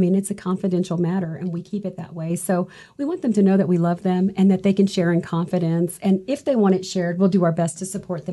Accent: Alabama, United States; I'm from Alabama, is what I say. It's Tennessee, Georgia, and Alabama.

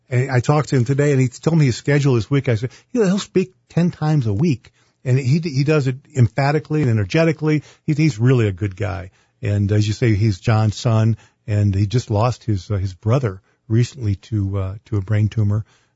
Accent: Detroit, Michigan, United States; Hey, I'm from Detroit. I am Motown. Come on. Don't mess with me.

